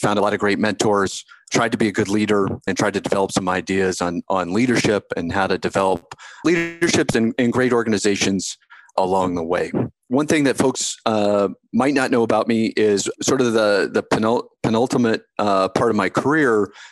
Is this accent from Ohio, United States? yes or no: yes; Delaware, Ohio, United States; I grew up in Delaware, Ohio, which is just outside of Columbus, Ohio. So I traveled from one Columbus to another Columbus